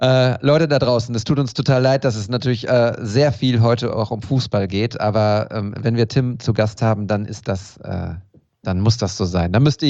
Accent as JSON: {"language": "German", "town": "Münster", "region": "North Rhine-Westphalia", "country": "Germany", "said": "als Münsteraner"}